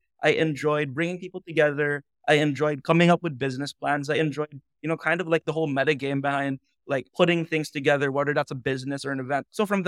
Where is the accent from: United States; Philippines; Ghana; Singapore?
Philippines; it was a really kind of like niche game here in the Philippines, especially in my hometown.